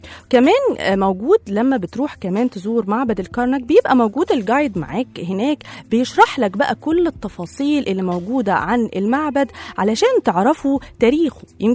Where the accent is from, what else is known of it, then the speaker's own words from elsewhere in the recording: Egypt; ودايما يا رب بلدنا مصر تبقى اعظم البلاد وانجحها